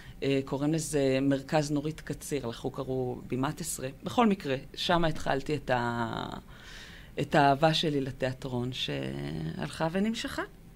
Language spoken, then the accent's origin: Hebrew; Jerusalem, Jerusalem District, Israel; אני גדלתי ברובע היהודי